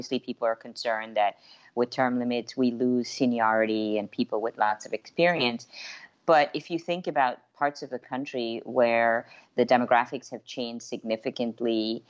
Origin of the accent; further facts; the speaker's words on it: Belize; now in United States; You know, I'm an immigrant from Belize, and I actually sort of found my way through professional life in the U.S.